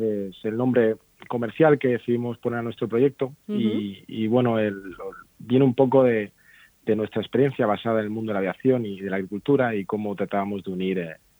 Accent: Cartagena, Region of Murcia, Spain; Sí, yo soy de Cartagena

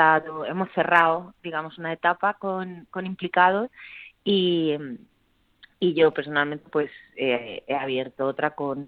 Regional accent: Cartagena, Region of Murcia, Spain; o sea que somos todos cartageneros

